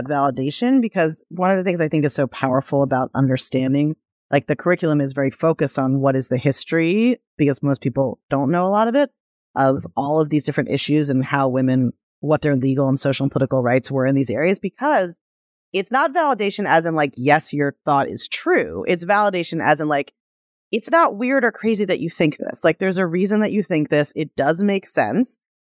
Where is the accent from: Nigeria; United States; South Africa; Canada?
Nigeria; born there; And I'm born Nigerian, so I have that cultural background in addition to this